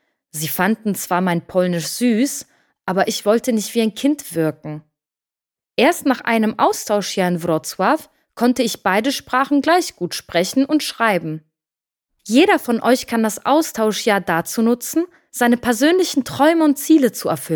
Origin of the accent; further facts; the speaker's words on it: Austria; born there; Meine Eltern kommen aus Polen, aber ich bin in Österreich geboren. Polen haben wir nur in den Ferien besucht